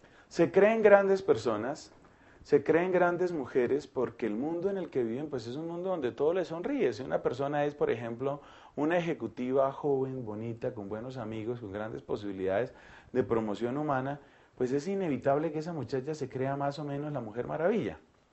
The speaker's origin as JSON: {"language": "Spanish", "country": "Colombia", "said": "Más o menos como somos los colombianos"}